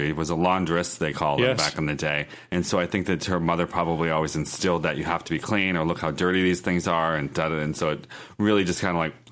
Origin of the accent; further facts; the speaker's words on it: Erie, Pennsylvania, United States; I guess she came to my hometown of Erie, PA to open up the Pepsi plant. My parents met her.